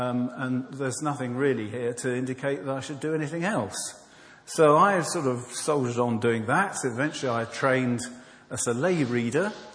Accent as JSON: {"language": "English", "town": "Tunbridge Wells", "region": "South East England", "country": "United Kingdom", "tie": "born or raised there", "said": "I grew up here in Tunbridge Wells. I lived on the Pantiles in a flat that went with my dad's job."}